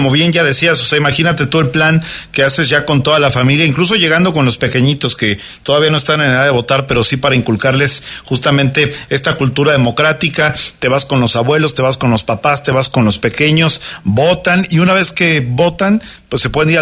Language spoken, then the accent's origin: Spanish; Mexico; Tenemos una cita como mexicanos ante las urnas.